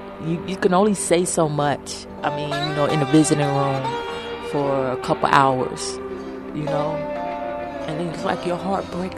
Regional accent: Chicago, Illinois, United States; I can say, you know, growing up in Chicago, Illinois, in what they call, quote-unquote, the projects, you know, it's pretty rough.

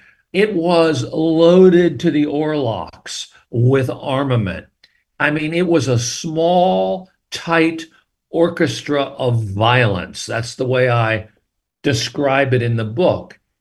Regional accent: California, United States; born there; California, at Hammer Field, which is where I was born 2 days before the squadron got activated. I was born on April 29th, 1944

